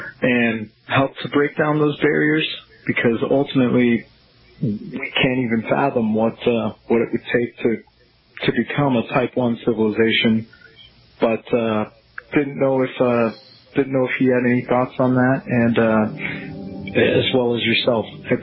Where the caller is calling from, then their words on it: Phoenix, Arizona, United States; I'm calling from Phoenix.